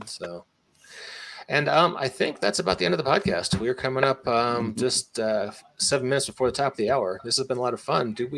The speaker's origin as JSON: {"language": "English", "region": "Indiana", "country": "United States", "tie": "born or raised there", "said": "I grew up in Indiana, and by comparison, Kansas is like the Paris of the prairie."}